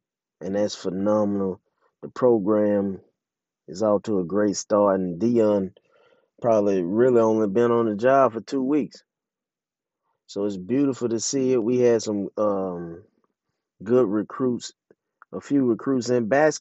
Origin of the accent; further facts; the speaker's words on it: Jackson, Mississippi, United States; I'm a Jacksonian. I'm from Jackson, Mississippi, and Jackson State is in Jackson, Mississippi, and that's my alma mater.